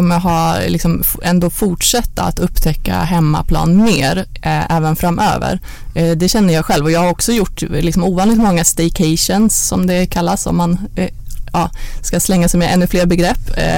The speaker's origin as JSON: {"language": "Swedish", "town": "Järna", "region": "Stockholm County", "country": "Sweden", "tie": "born or raised there", "said": "jag är uppvuxen i Järna som är en liten by utanför Stockholm"}